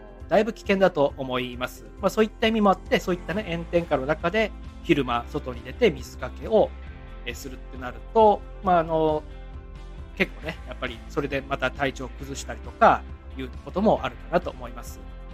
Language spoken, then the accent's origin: Japanese; Okinawa, Japan; now in Thailand; まあ、僕沖縄出身で、沖縄出身の僕がこれはやばいっていうくらいで